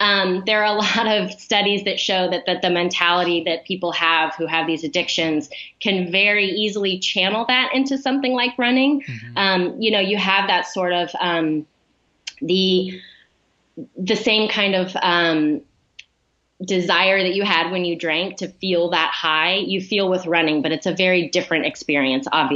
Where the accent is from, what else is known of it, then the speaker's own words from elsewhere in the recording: Ohio, United States; But where I grew up in Ohio, there weren't a lot of running trails or sidewalks. And it just wasn't a very, commuter friendly, I guess, place to live. And like I said, when I moved out here